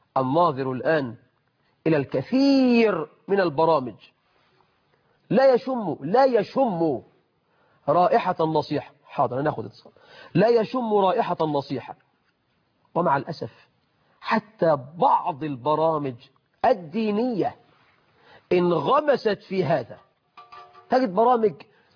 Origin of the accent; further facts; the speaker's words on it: Egypt; ما احنا عندنا في مصر بنخترع اختراعات عجيبة